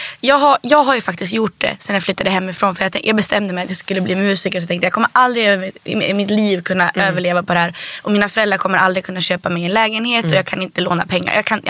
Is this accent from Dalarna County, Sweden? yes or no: yes; Rättvik, Dalarna County, Sweden; jag är uppvuxen, först så växte jag upp i Rättvik i Dalarna. Mm. Där var det hur mycket spelmän som helst. Men min familj kom från Västernorrland. Vi var inte från Dalarna.